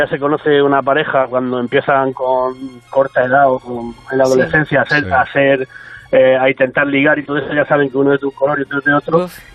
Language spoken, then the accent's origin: Spanish; Lorca, Region of Murcia, Spain; Estoy en Murcia capital, pero técnicamente la llamada es de Lorca porque soy lorquino y el estar ahora mismo en Murcia es casi un accidente. De hecho, vengo de Lorca, o sea que sí, estoy en Murcia capital.